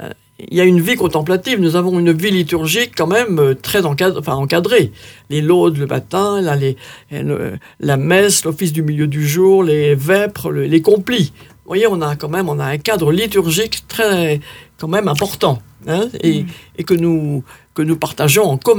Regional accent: Hauts-de-France, France; mes parents m'ont conduit du Pas-de-Calais, parce que je suis du Pas-de-Calais

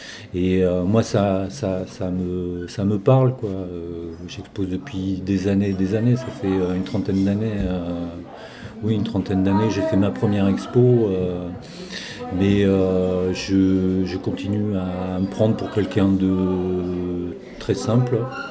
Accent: Hauts-de-France, France; now in Aveyron, France; Dans le Nord, puisque je viens du Nord depuis quelques mois, je suis dans l'Aveyron

